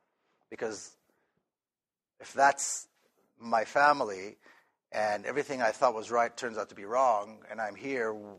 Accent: Jerusalem, Jerusalem District, Israel; So, I grew up in Jerusalem.

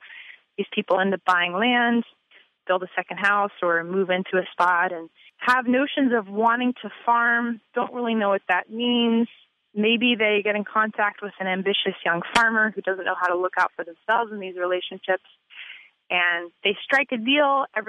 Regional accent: North Carolina, United States; I grew up back in North Carolina, where I'm from, in the Southeast U.S.

